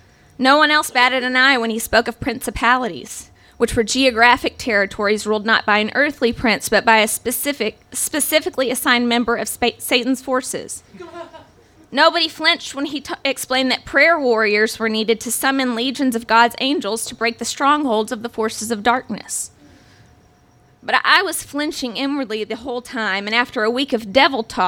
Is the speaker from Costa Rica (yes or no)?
no; Bible Belt, United States; I was raised Catholic in the Bible Belt, after all